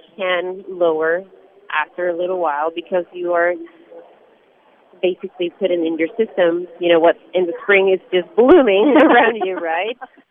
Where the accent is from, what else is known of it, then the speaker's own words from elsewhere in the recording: Ecuador; I'm originally from Ecuador